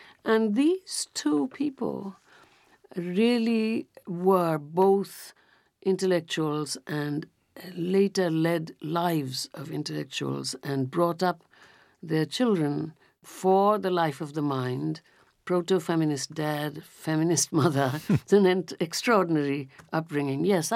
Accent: Calcutta, West Bengal, India; born there; So he left in 1937. And so therefore I was born in Calcutta. We were already in Calcutta.

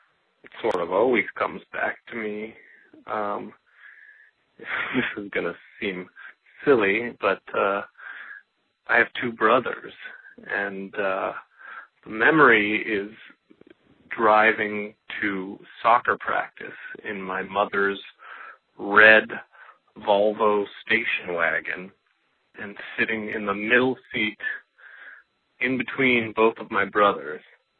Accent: San Diego, California, United States; now in Brooklyn, United States; Calling from New York, Brooklyn, but the memory comes from growing up in San Diego, California.

